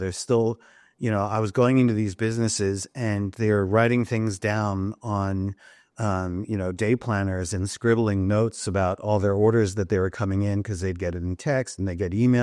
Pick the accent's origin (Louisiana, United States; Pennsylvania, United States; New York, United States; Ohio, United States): Pennsylvania, United States; Philadelphia; also born or lived in San Francisco, United States; Yeah, that's right. And I grew up on the East Coast as well.